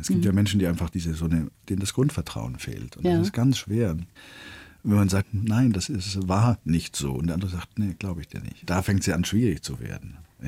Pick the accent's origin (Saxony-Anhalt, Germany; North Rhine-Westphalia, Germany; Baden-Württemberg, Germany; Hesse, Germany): Baden-Württemberg, Germany; accent: Swabian; also born or lived in Karlsruhe; Der Schwab, ich meine, ich bin aufgewachsen da.